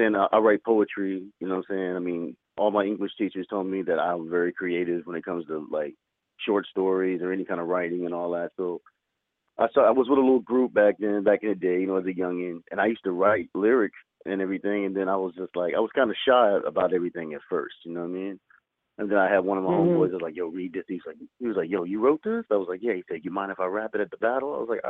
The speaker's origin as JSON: {"language": "English", "region": "Virginia", "country": "United States", "lives_now": "Florida, United States", "said": "And I'm from Virginia, by the way, if anybody want to know."}